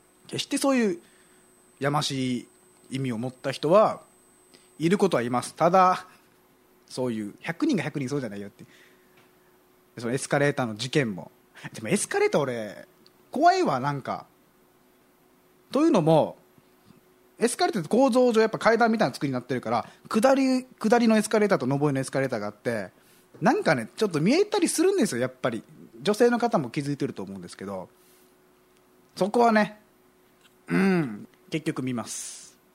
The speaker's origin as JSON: {"language": "Japanese", "region": "Okinawa", "country": "Japan", "tie": "born or raised there", "said": "で生まれ育った町が僕は南国なので、どうもねここの季節感と沖縄の季節感が合わなかったりするんですよ。"}